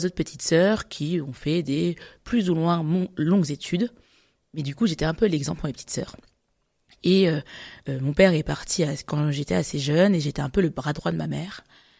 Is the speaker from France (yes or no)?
yes; Strasbourg, Grand Est, France; on a grandi à Strasbourg, je viendrai dessus après